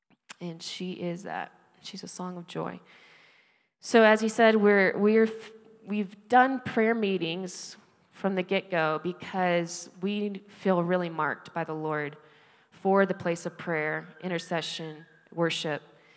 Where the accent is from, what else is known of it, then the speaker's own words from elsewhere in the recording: Kansas City, Missouri, United States; We're from Kansas City.